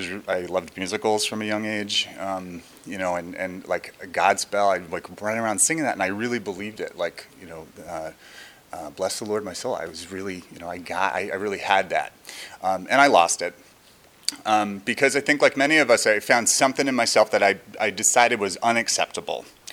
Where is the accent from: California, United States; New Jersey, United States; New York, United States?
New Jersey, United States; I grew up in New Jersey, didn't really like the fact that I grew up in New Jersey.